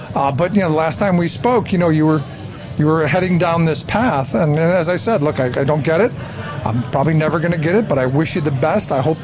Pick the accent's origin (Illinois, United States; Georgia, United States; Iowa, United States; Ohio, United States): Ohio, United States; Cleveland; No, I grew up in Cleveland, so there's a visceral thing.